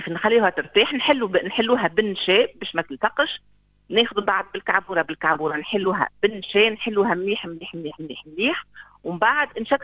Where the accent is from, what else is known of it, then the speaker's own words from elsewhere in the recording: Tunisia; باش نكونوا زعما ملمين باللي عندنا في تونس الكل